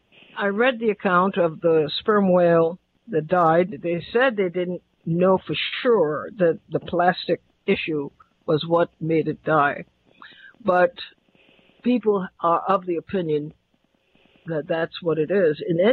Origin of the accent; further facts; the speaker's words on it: Trinidad & Tobago; When I was growing up in Trinidad